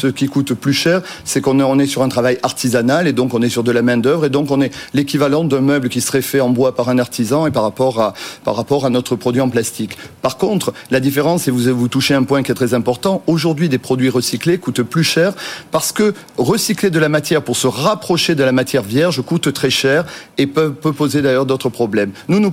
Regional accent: Southern France, France; accent: southern French; Vous voyez, je viens du Sud, il y a un petit peu l'accent.

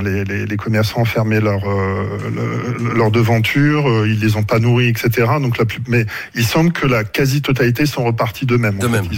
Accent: Hauts-de-France, France; now in Grenoble, France

